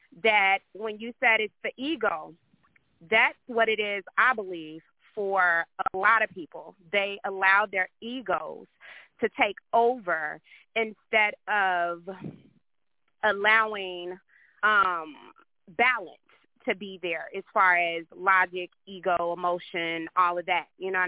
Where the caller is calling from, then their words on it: Chicago, Illinois, United States; calling from Chicago.